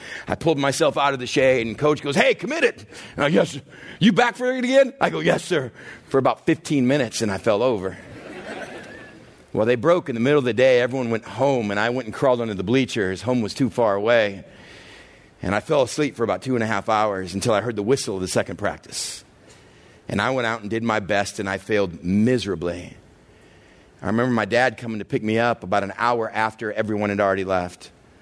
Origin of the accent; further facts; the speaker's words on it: Texas, United States; also born or lived in Waterloo, Iowa; And I remember growing up in Texas, how football was just so awesome. And then for a few years, those 3 or 4 years in middle school, we moved up to Waterloo, Iowa.